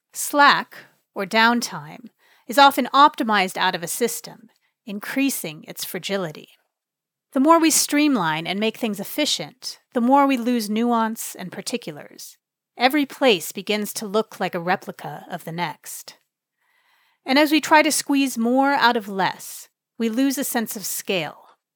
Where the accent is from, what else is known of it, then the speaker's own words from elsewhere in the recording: California, United States; growing up in the Bay Area in the 80s and 90s, I'd watched this new tech mindset and wealth seep in.